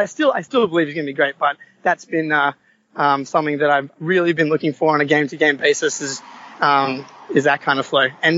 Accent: Sydney, New South Wales, Australia; I'm from Sydney, Australia. I'm a Celtics fan because my dad is from Andover, Boston.

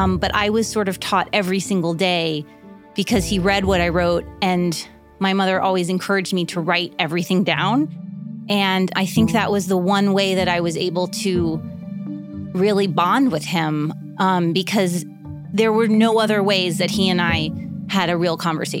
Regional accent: Miami, Florida, United States; Growing up in Miami was, you know, I always wear hats and long sleeve shirts

